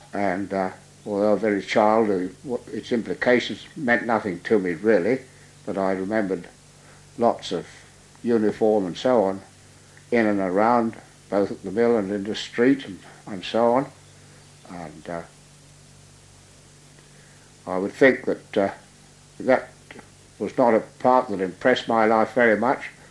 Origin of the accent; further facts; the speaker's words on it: Soham, East of England, United Kingdom; born there; I was born in Soham at the mill house in 1910.